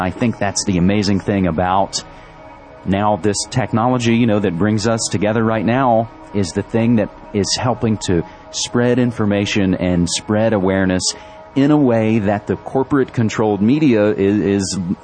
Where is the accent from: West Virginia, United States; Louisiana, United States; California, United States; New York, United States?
West Virginia, United States; I'll say I'm from West Virginia and they'll say, oh, I have family in Richmond.